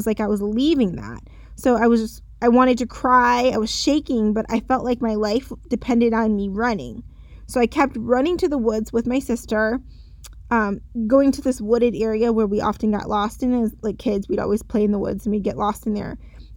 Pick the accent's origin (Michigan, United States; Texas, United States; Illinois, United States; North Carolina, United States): Michigan, United States; I haven't been a huge snow lover, even though I grew up in Michigan.